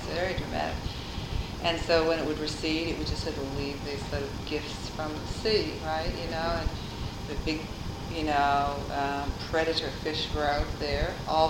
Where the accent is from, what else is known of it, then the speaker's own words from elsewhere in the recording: Saint John, New Brunswick, Canada; Where we settled when I was six was in St. John, New Brunswick, and it was rural, and so most of the part that I have a strong memory of is rural Canada, and that was right on the ocean on the Bay of Fundy.